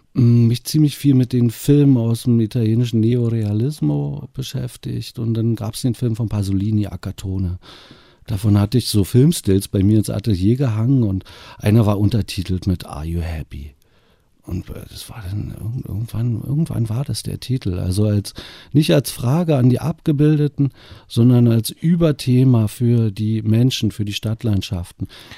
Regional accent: Potsdam, Brandenburg, Germany; Potsdam ist einfach meine Heimatstadt.

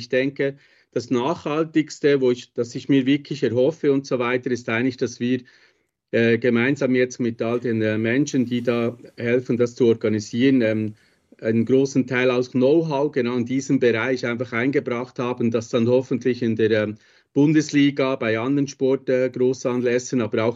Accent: Switzerland; Ich bin ja Schweizer

